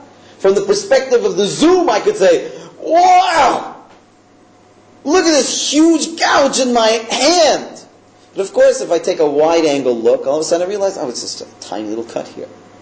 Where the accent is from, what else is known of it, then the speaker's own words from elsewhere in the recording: Manhattan, New York, United States; You have to understand, we're from Manhattan. We see lots of walls, I mean big walls, and very impressive walls